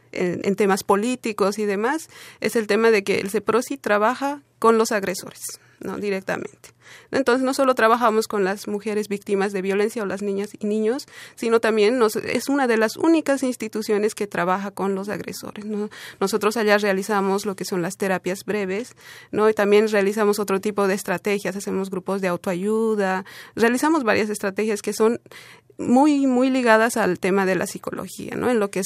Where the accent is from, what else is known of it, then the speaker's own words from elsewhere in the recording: Bolivia; qué diferencias había visto de la violencia hacia la mujer en Bolivia, en mi país, y la diferencia acá, ¿no? Con este país.